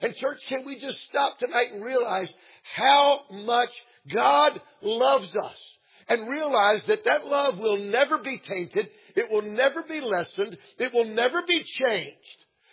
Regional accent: Atlanta, Georgia, United States; I'm from Atlanta, Georgia, and I grew up outside the city of Atlanta and went to school just inside the city limits.

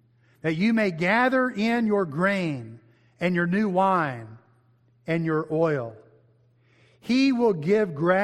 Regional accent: Arizona, United States; I remember when growing up in Arizona in the desert that water was still down there in the ground.

